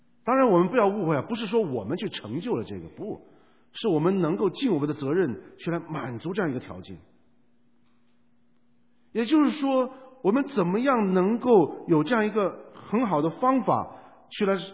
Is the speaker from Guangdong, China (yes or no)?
yes; Guangdong, China; 像我们广东长大说啊，如果有一个热腾腾的这个馄饨面啊，那就是太棒了。